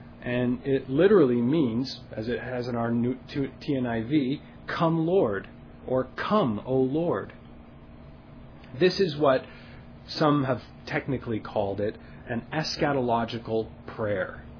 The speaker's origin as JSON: {"language": "English", "town": "Windsor", "region": "Ontario", "country": "Canada", "lives_now": "Toronto, Canada", "said": "when I first moved to Toronto, and just you see sin in an amplified, way in front of you. You know, I'm from Windsor, which is, not even a quarter of the size of Toronto."}